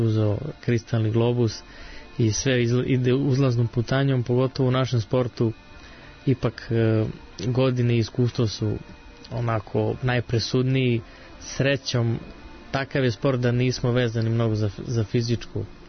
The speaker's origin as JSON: {"language": "Serbian", "town": "Split", "region": "Split-Dalmatia County", "country": "Croatia", "tie": "born or raised there", "said": "pošto to je moj rodni grad, Split, jako volim da odem tamo"}